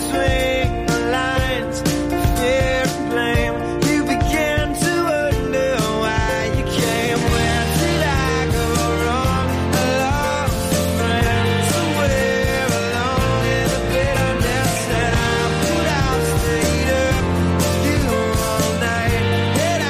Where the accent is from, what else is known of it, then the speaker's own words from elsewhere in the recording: Sueca, Valencian Community, Spain; Yo soy de Sueca, de la Ribera, y el Xúquer siempre desbordándose